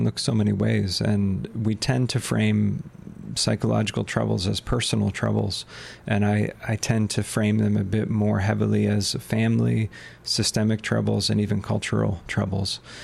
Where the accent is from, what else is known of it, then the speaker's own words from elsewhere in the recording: Ohio, United States; I grew up in northeastern Ohio